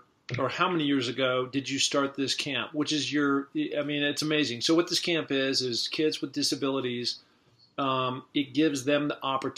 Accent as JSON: {"language": "English", "town": "Seattle", "region": "Washington", "country": "United States", "tie": "born or raised there", "said": "I grew up in the Northwest in Seattle and spent a lot of time in the mountains."}